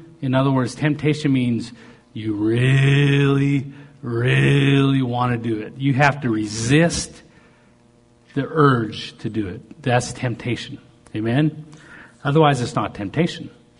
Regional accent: Canada; You know, I'm a Canadian mountain boy.

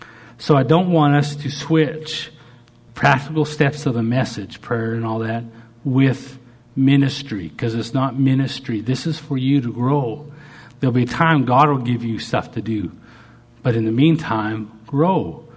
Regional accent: Canada; I never even played basketball. I'm from Canada.

